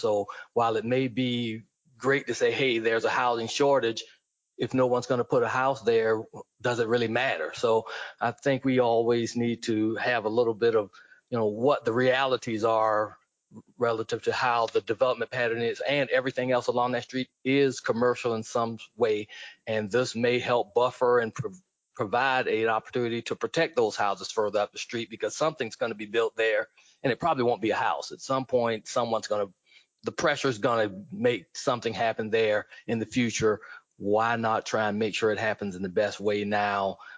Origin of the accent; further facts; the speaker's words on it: Savannah, Georgia, United States; and I'm from Savannah here too, and know this area has not been developing in any way for all these years.